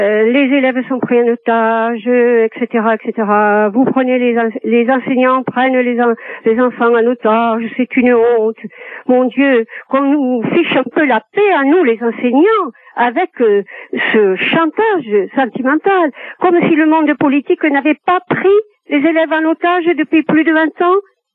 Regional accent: Toulouse, Occitanie, France; je suis de Toulouse.

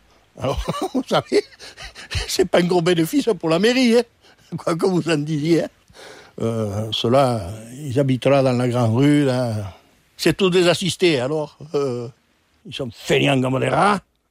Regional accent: Saint-Christol-lès-Alès, Occitanie, France; born there; Moi, je suis né à Saint-Christol-des-Alais, alors. Je suis né dans un pays minier, alors.

